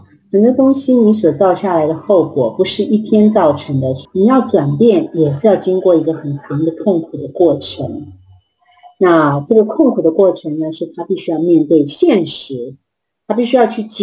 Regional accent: China; 你看我们中国人一到喜庆的时候我们就会喝酒。

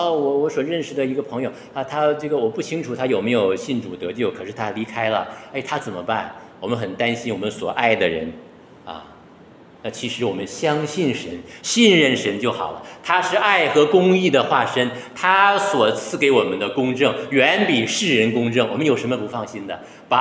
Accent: Northeast China, China; 我老家在东北嘛，就是东北男人很不好意思

